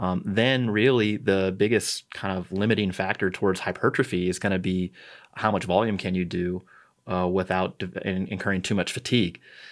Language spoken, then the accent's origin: English; St. Louis, Missouri, United States; But yeah, I'm from St. Louis. I'm a Cardinals fan.